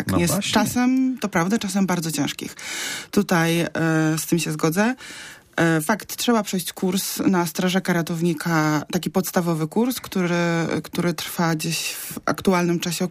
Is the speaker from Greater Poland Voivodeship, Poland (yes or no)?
yes; Poznań, Greater Poland Voivodeship, Poland; Ja pochodzę z Poznania